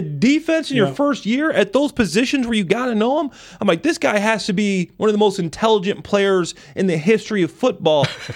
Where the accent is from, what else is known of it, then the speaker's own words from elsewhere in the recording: Dwight, Illinois, United States; I'm from Dwight, Illinois. I don't know if any of the listeners know where that's at, Mully, but this is a town about 80 miles south of here. It's in the middle of the country, the cornfields, right?